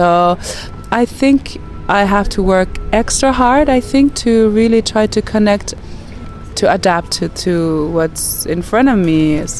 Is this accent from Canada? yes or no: yes; Quebec, Canada; now in Montreal, Canada; Well, I live in Montreal, but I'm from Nunavik in northern Quebec. It's a small Inuit community